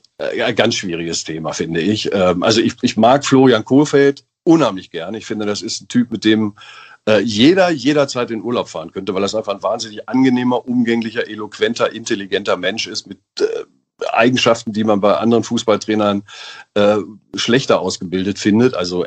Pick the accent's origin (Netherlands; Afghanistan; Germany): Germany; Einbeck, Lower Saxony; born there; Ich bin ja in der Bierstadt geboren.